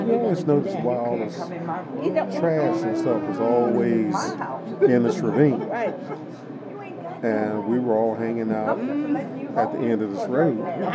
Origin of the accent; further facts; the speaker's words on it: Virginia, United States; I grew up in Southwest Virginia, small town that went through an economic boom, and then it crashed in the 80s and 90s.